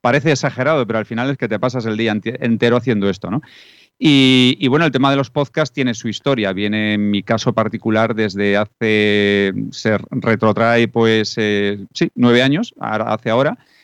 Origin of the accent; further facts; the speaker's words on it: Pontevedra, Galicia, Spain; moved away as an adult; also born or lived in Vigo; now in Madrid, Spain; Absolutamente, soy pontevedrés. Nací en Vigo y ya, o sea, no le tengo cariño a Vigo también, pero le tengo muchísimo más a Pontevedra.